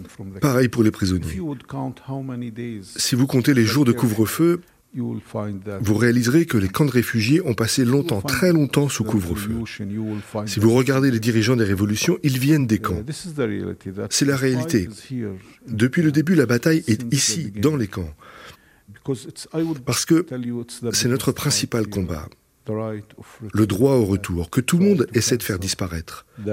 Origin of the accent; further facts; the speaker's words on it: Deir Aban, Jerusalem, Palestine; nous ne sommes pas d'ici. Je suis de Deir Aban.